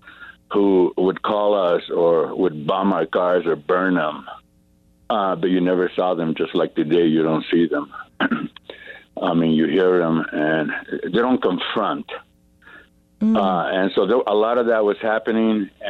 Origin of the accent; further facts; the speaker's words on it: Albuquerque, New Mexico, United States; but I'm originally from the North Valley of Albuquerque, north of Old Town from Los Duranes, and so that's where my family dates back a few hundred years or whatnot, and that's where I was raised